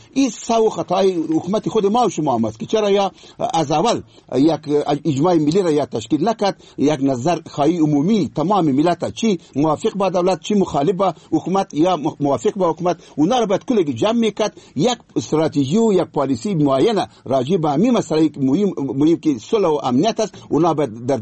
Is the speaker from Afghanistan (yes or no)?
yes; Afghanistan